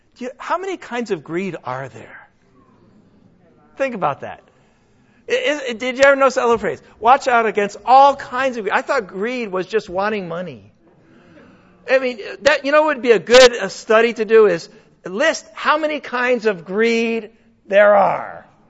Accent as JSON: {"language": "English", "country": "United States", "said": "I mean, I'm an American. Are you kidding? I'm not going to go hungry."}